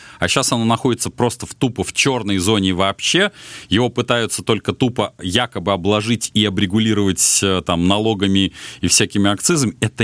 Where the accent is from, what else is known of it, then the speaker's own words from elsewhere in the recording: Moscow, Russia; понятно, что я человек из Москвы